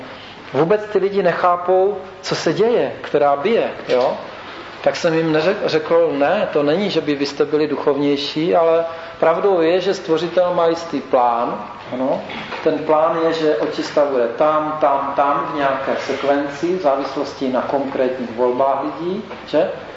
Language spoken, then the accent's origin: Czech; Bohemia, Czechia; to já jsem z Čech, tak tady na Slovensku máte taky něco určitě